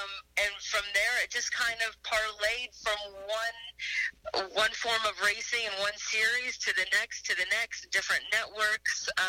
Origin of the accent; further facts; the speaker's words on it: Denver, Colorado, United States; Well, I grew up in Denver, Colorado, which at the time certainly did not have a NASCAR presence